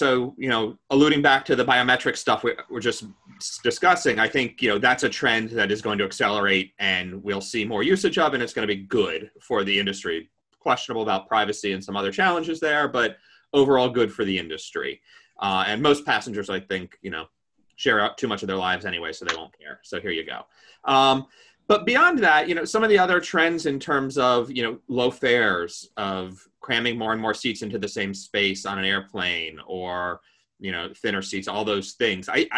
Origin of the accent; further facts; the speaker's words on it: United States; As an American, I'm forced to ask, what are trains?